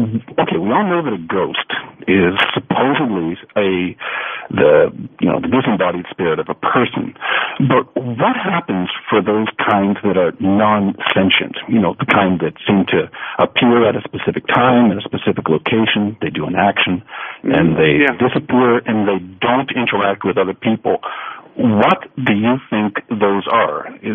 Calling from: Kumagaya, Saitama, Japan; I'm calling from Kumagaya. It's the hottest city in Saitama, and it's about 74 kilometers north of Tokyo.

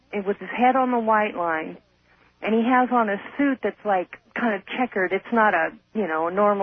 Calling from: Merced, California, United States; I'm calling from Merced, KYOS.

